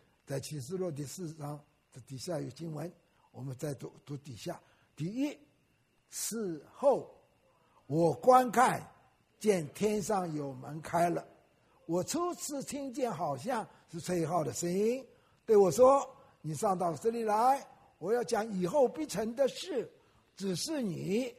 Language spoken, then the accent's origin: Chinese; Wenzhou, Zhejiang, China; 我说我是温州人啊，我爸爸是眼科医生啊。